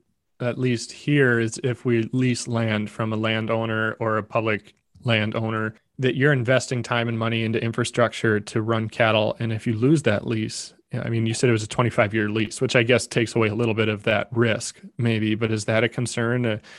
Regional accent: Minnesota, United States; because I'm from Minnesota again, there's very little public land leases.

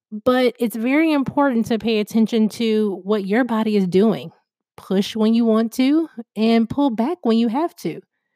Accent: Chicago, Illinois, United States; So, I honestly hate being cold because I'm from Chicago.

